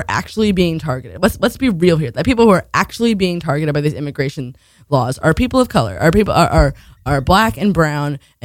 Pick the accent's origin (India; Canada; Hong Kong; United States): United States; New York; Like, I mean, like, I grew up in New York and I was pretty well off, but not like these people, not like these kids.